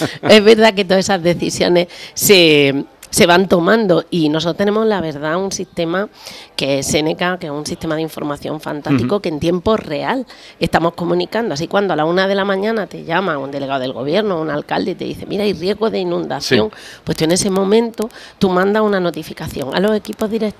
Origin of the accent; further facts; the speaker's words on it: Almería, Andalusia, Spain; Bueno, yo soy de Almería, estoy acostumbrada al sol